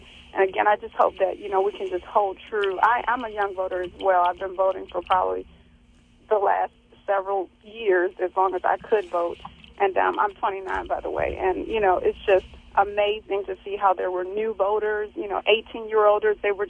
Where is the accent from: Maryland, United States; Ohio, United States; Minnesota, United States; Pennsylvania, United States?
Maryland, United States; Baltimore; You know, in my community, I'm from East Baltimore, and it was just extremely exciting to see